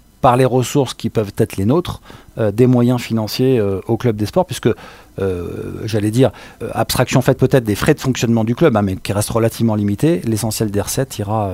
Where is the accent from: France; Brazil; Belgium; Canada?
France; Bordeaux, Nouvelle-Aquitaine; moi je suis un provincial, hein, je suis un bordelais d'origine.